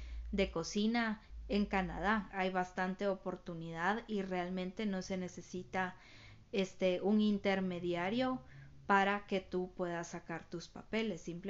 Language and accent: Spanish; Guatemala; nosotros somos guatemaltecos, pues tenemos esa facilidad que podemos pedir una residencia de trabajo al tener un nivel, pues, medio de inglés